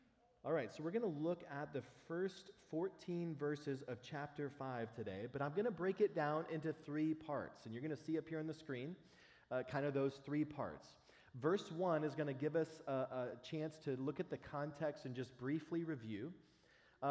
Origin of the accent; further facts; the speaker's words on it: Texas, United States; And I'm from Texas. Maybe this is a Texas thing.